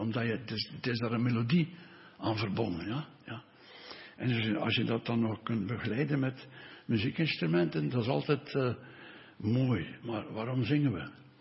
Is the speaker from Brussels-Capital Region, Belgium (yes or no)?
yes; Brussels, Brussels-Capital Region, Belgium; Ik ben opgevoed in de BZ in Brussel.